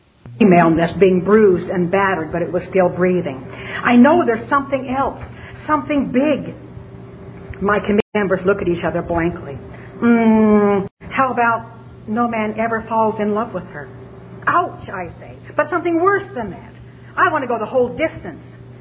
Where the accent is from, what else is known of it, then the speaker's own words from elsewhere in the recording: Salt Lake City, Utah, United States; born there; 1939, I was born in Salt Lake City, Utah, embraced by an encouraging, caring community